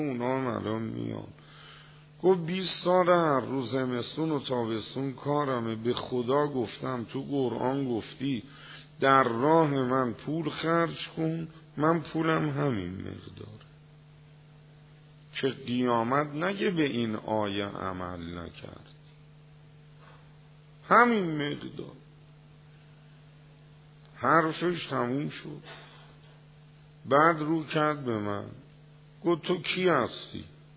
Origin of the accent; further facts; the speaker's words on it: Tehran, Tehran Province, Iran; کجایی هستی؟ گفتم تهرون.